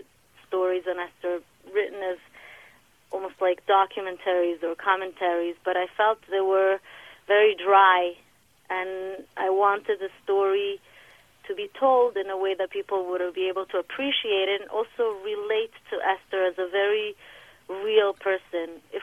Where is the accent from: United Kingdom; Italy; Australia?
Italy; English is a second language; moved away as an adult; now in Davis, United States; I grew up in Italy. And once I got married, I moved to New York, and then we moved to Davis, California